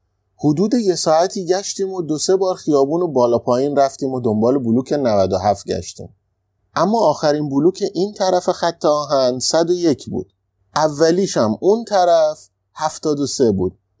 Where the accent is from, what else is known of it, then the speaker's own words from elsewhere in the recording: Iran; اینجا خیلی حال میکنن وقتی میفهمن ما از ایران اومدیم